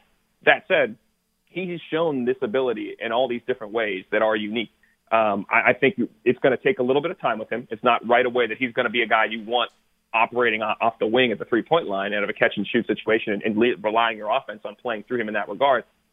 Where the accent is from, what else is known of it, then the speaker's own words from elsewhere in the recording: Pittsburgh, Pennsylvania, United States; because growing up in Pittsburgh, I would have bet 10 grand you guys asked that question.